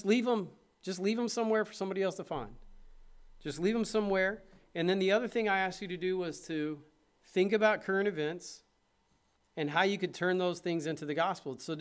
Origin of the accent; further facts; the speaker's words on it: Braggs, Oklahoma, United States; I grew up in Braggs